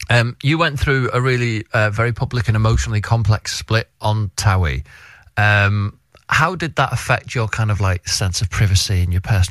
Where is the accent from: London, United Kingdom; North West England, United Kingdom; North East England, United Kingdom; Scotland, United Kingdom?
North West England, United Kingdom; Liverpool; So I'm from Liverpool.